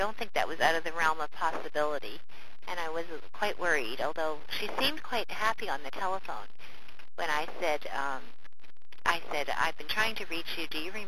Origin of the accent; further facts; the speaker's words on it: Canada; And I think also that I'm Canadian, and I think that Canadians do apologize more readily than other nationalities.